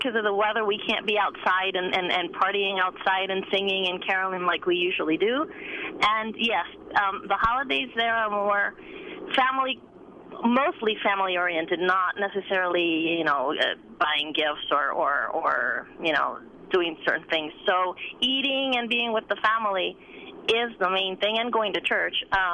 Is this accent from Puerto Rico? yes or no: yes; Puerto Rico; It stresses me out not being with my family and friends because I come from Puerto Rico.